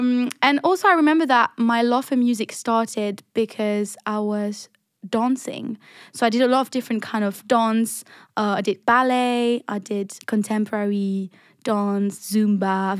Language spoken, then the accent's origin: English; Montreux, Vaud, Switzerland; moved away as an adult; now in London, United Kingdom; I am originally from Montreux in Switzerland, and I moved to London about a year and a half ago to study songwriting at ICMP.